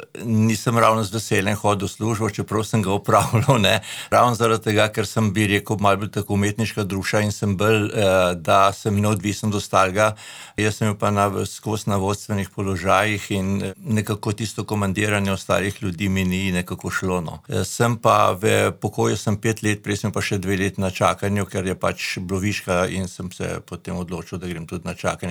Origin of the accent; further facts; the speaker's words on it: Cerknica, Inner Carniola–Karst, Slovenia; also born or lived in Ljubljana; Ja, jaz sem domačin. Dobro, rojen sem v Ljubljana, pek kot otrok sem živel v cerknici. Mogoče ena zanimivost, da moji predniki izvirajo pa iz Trnce.